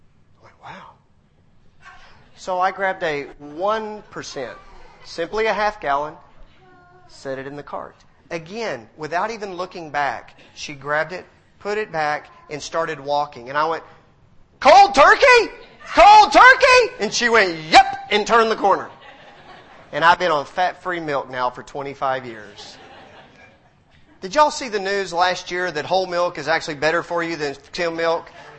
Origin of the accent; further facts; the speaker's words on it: Texas, United States; I grew up in Texas.